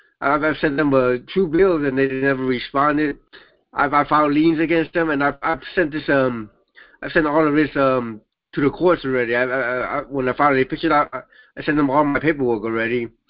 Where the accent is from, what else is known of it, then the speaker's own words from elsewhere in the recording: California, United States; I'm from California.